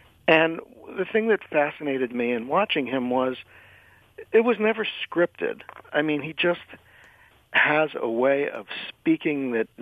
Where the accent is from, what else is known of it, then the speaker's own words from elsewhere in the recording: Levittown, Pennsylvania, United States; I grew up in Levittown when the steel mill was employing 10,000 people and all kinds of other industrial giants were going, and times were good.